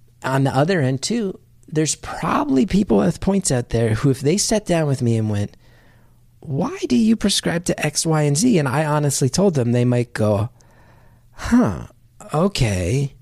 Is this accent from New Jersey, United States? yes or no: yes; New Jersey, United States; Like, growing up in North Jersey, in my town, I think was 12 miles from Manhattan